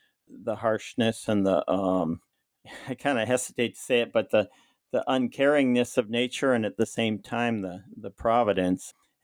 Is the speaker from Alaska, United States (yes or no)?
yes; Alaska, United States; It's not my hometown. I grew up about 150 river miles east of here. Then the closest village was the Inupiaq village of Ambler, a couple hundred people, about 25 miles from the sod igloo where I was born and raised.